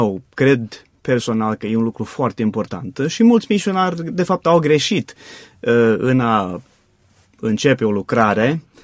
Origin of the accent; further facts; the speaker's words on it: Pennsylvania, United States; Romanian is a second language; now in Romania; Din statul Pennsylvania, în America, din Statele Unite sunt.